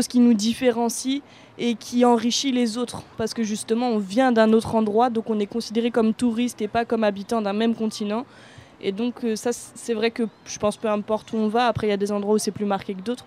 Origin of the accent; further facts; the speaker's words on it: France; Et des fois, on est aussi mal vu quand on vient de France dans d'autres pays.